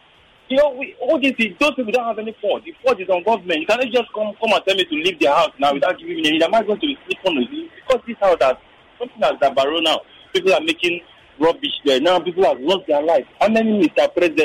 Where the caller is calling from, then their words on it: Agungi, Lagos, Nigeria; I'm calling from Agungi.